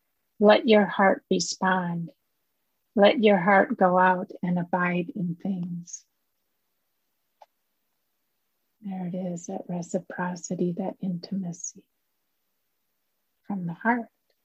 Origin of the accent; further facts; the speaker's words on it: Minnesota, United States; So I'm from Minnesota, really connect with this.